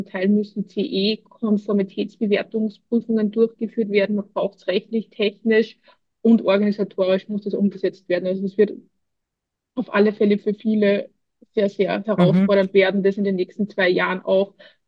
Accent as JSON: {"language": "German", "country": "Austria", "said": "Das liegt auch in der DNA bei uns in Österreich."}